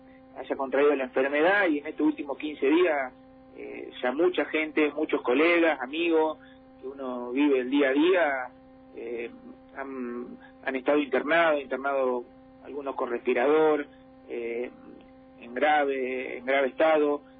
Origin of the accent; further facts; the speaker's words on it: Alfonso, Buenos Aires, Argentina; De Alfonso, sí. Yo soy nacido, criado, todo en Alfonso.